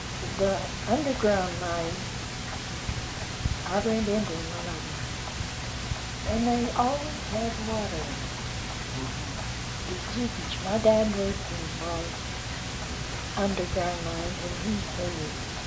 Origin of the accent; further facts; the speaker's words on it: Utah, United States; born there; this town where I was born in Utah is no longer in the city.